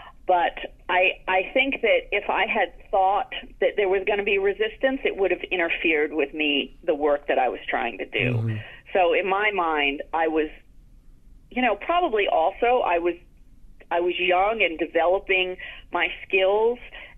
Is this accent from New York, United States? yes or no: yes; New York, United States; moved away; It's nice to feel like I have a tiny connection back to New York. I still think of it as my hometown, even though I moved all over the world. It's the place I lived longest